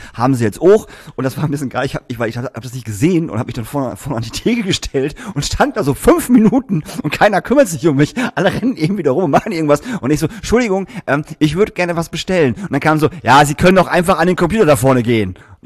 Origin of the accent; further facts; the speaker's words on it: Lingen, Lower Saxony, Germany; Und Kochlöffel war zum Beispiel bei uns in Lingen zum Beispiel, war Kochlöffel, wie gesagt, da war ich 5, 6, da gab es das halt schon.